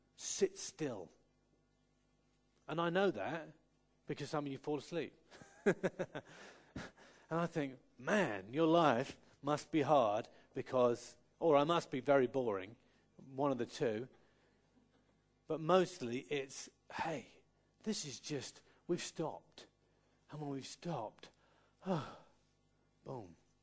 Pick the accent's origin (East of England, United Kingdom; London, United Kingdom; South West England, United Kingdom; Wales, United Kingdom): South West England, United Kingdom; born there; accent: Cornish; now in North Somerset, United Kingdom; I was born in Cornwall. And I may have sounded like … I probably did a little bit. And living in North Somerset, you start to roll your R's.